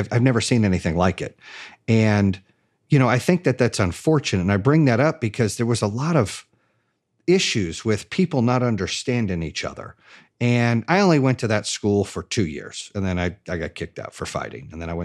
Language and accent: English; Phoenix, Arizona, United States; It wasn't about how tough you were growing up in Phoenix. It wasn't about how much money you had growing up in Phoenix.